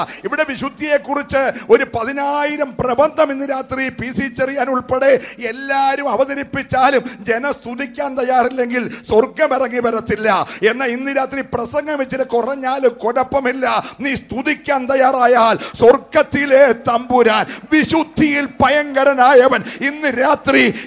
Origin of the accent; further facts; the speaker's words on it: Vechoochira, Kerala, India; born there; ഞങ്ങളുടെ വെച്ചുച്ചിറ എന്നൊരു കൊച്ചു ഗ്രാമത്തിലാണ് ഞാനും പി ജി മാൻസാറൊക്കെ ജനിച്ചത്. വലിയ പേരുള്ള പട്ടണമൊന്നുമല്ല, ഇപ്പോഴും വലിയ വികസനമൊന്നും ഇല്ലാത്ത ഒരു പട്ടണമാണ്.